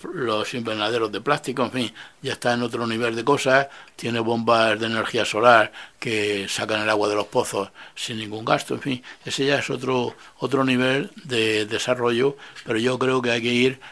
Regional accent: Murcia, Region of Murcia, Spain; Yo, que soy de Murcia, pues lo que yo vi hacer cuando yo era niño en la huerta

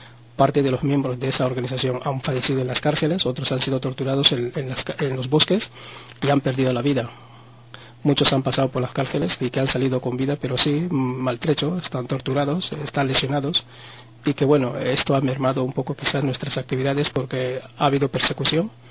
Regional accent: Equatorial Guinea; guineano, bubi

